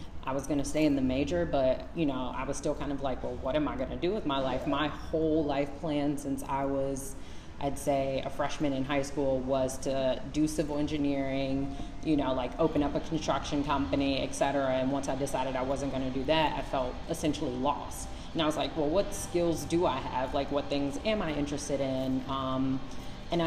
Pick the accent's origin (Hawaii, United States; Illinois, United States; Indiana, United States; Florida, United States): Illinois, United States; Chicago; So I'm from Chicago. I, you know, moved to Atlanta for school and then stayed there for a couple years working for a healthcare consulting firm.